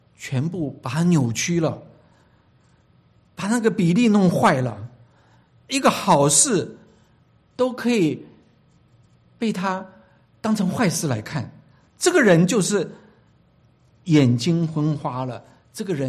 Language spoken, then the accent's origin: Chinese; China; 就像我们中国人说的他的坏心，他是一个坏心人。